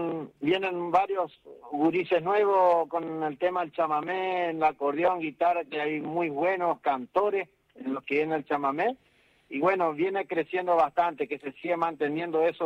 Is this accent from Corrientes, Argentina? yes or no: yes; Concepción, Corrientes, Argentina; me volví para mi pueblo, para Concepción.